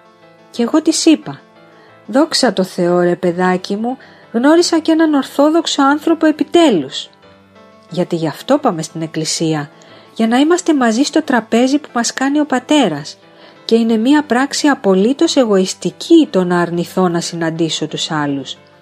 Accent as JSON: {"language": "Greek", "town": "Agios Ioannis o Rosos", "region": "Central Greece", "country": "Greece", "tie": "born or raised there", "said": "Το βλέπω ακόμα στον Άγιο Ιωάννη το Ρώσο, την πατρίδα μου"}